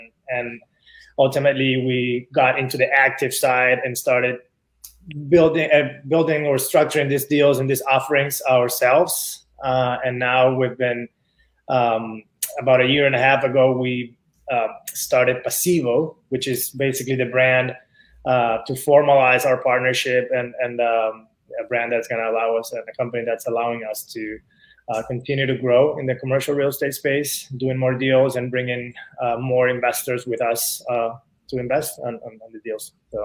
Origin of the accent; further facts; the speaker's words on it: Venezuela; now in Miami, United States; I moved to the United States in 2010. I'm originally from Venezuela. Moved with my family here in 2010.